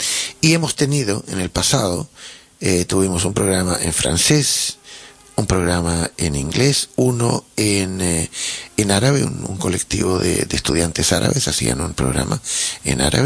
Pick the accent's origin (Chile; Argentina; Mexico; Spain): Chile; Santiago, Santiago Metropolitan; also born or lived in Valparaíso; yo nací en Valparaíso, entonces que a pesar de que he vivido toda mi vida en Santiago